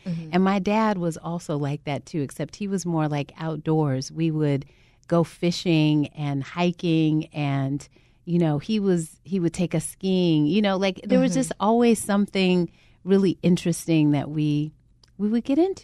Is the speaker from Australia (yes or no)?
no; Southwest, United States; So I grew up in the Southwest, and we were always outside, mm-hmm. always.